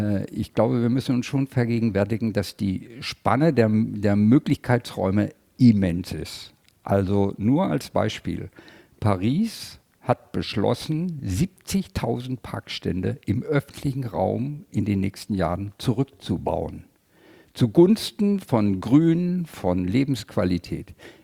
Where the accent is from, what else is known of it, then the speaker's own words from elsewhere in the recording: Southern Germany, Germany; now in Hamburg, Germany; ich komme aus Süddeutschland